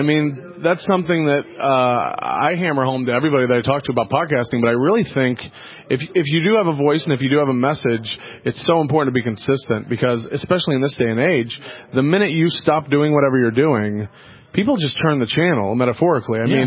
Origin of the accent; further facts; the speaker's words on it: Florida, United States; now in Los Angeles, United States; I'm actually from Florida.